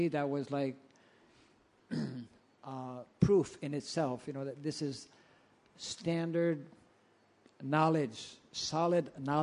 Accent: Ontario, Canada; So when I left the temple to go to my hometown, that was in Northern Ontario

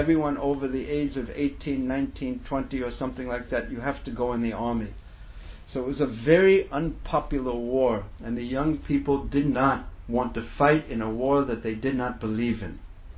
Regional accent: New York, United States; And in New York, I cannot, because I grew up in New York, I cannot tell you what the Bowery is like.

